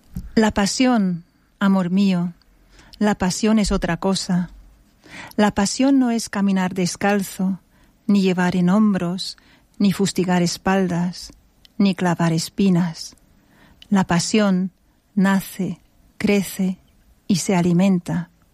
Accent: Switzerland; Spanish is a second language; moved away as an adult; now in Spain; Vivo en España, nací en Suiza, viví hasta los veintipocos años en Suiza y aprendí español con 20 años.

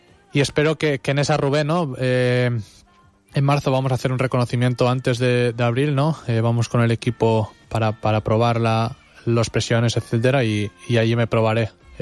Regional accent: Benidorm, Valencian Community, Spain; somos de Benidorm, somos de la Costa Blanca

